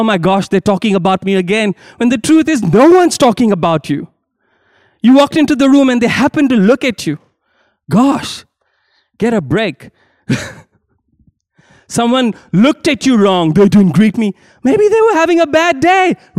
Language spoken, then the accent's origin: English; India; So I come from India, and many years ago, this good friend of mine came to me in confidence